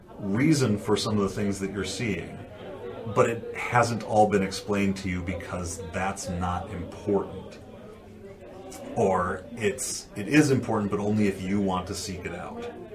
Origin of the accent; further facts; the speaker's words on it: Aberdeen, South Dakota, United States; because I grew up in Aberdeen, South Dakota.